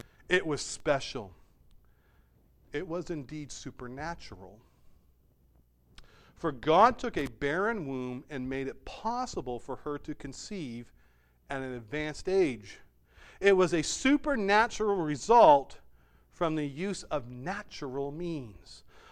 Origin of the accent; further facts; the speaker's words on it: United States; I'm American. I believe in our government.